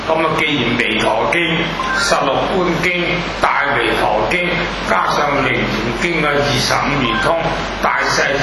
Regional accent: Hong Kong; 我本身係香港人，我喺揸飛度出世嘅，好近啲樹。咁所以咧，就我啲口標準廣東話咧，

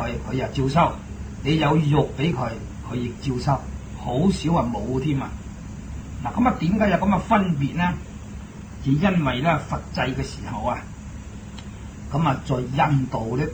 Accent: Guangdong, China; 不过我哋广东人读呢两个字咧就系比丘。

